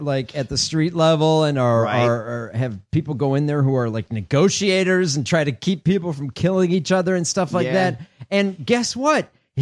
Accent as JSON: {"language": "English", "region": "Illinois", "country": "United States", "tie": "born or raised there", "said": "I grew up outside of Chicago."}